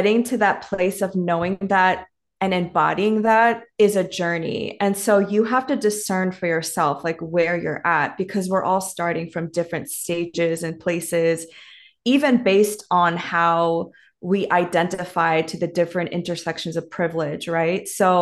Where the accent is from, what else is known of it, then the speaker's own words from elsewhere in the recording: New York, United States; I grew up in, born and raised in New York, and I grew up with immigrant parents.